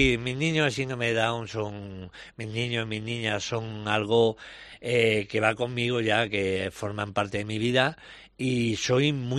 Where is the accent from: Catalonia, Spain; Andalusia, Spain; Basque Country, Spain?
Andalusia, Spain; Mancha Real, pues otro sitio que mira, para mí siempre, cualquier sitio de mi tierra es especial, pero mira, Mancha Real a partir de ahora, pues más.